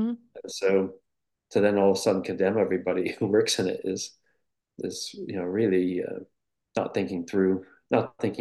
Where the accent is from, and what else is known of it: Rhode Island, United States; born or raised there